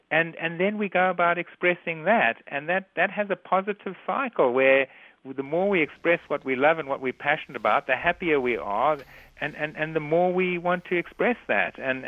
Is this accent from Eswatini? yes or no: yes; Eswatini; the farm I grew up on in Swaziland is where the second or third oldest remains ever have been found.